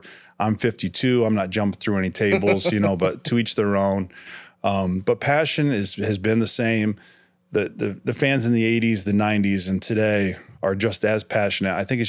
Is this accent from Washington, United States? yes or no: no; Pittsburgh, Pennsylvania, United States; born there; So my individual fandom changed a lot because I was born in Pittsburgh and I was a Steelers fan. So I was born in 1972.